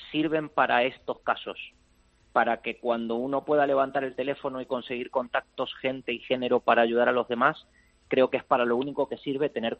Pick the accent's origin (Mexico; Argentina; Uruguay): Argentina; now in Valencia, Spain; yo soy argentino, nosotros tenemos 3 restaurantes aquí en Valencia